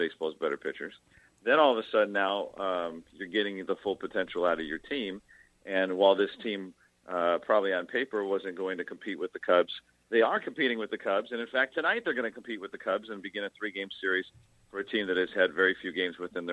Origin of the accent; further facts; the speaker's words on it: Detroit, Michigan, United States; I grew up a Penguins fan, even though I grew up in Detroit.